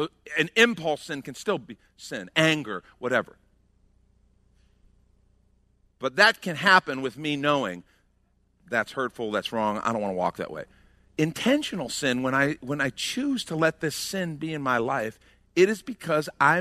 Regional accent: Illinois, United States; we grew up outside of Chicago.

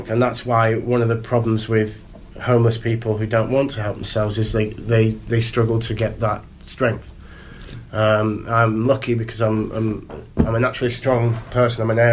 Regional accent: Yorkshire and the Humber, United Kingdom; I'm from Yorkshire. People call us tight.

